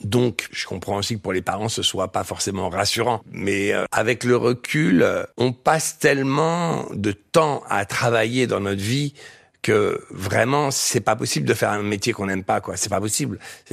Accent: Paris, Île-de-France, France; Et puis, je suis parisien

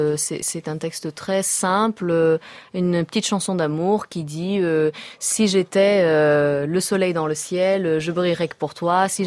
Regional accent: Portugal; French is a second language; Je suis portugaise, donc je parle portugais, français, italien.

